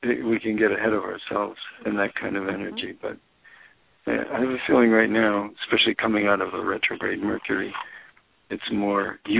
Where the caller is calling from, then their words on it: New York City, New York, United States; Speaking from Hell's Kitchen in Manhattan, New York City.